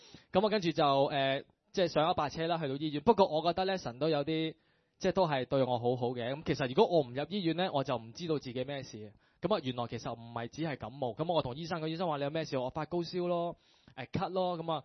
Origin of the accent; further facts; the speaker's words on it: Northwest China, China; 我系嚟自好远嘅大西北嘅